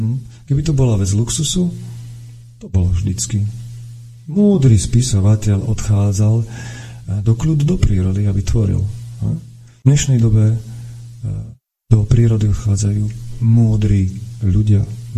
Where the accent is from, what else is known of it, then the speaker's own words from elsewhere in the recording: Žilina Region, Slovakia; now in Kopanice, Slovakia; A volám Kopanice mojim domovom. Ale rodák som z Turca. A veľmi rád sa tam vraciam a vždy budem.